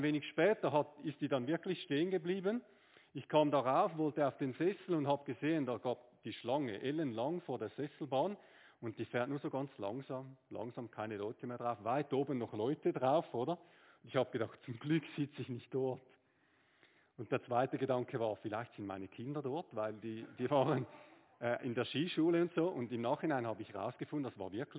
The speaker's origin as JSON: {"language": "German", "country": "Switzerland", "said": "Das ist unser liebstes Füllwort als Schweizer, schnell, oder?"}